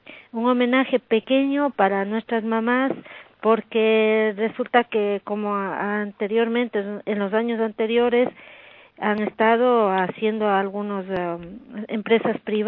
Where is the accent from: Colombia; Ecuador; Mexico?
Ecuador; moved away; como ecuatoriana, como emigrante aquí